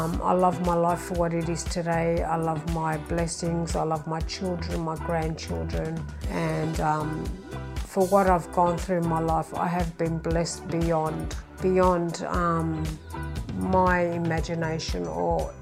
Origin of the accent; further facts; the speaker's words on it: Rhodes, South Aegean, Greece; now in Australia; In Greece, so I'm from Rhodes. Mm-hmm. I was born in Rhodes, so I have to say that's my favourite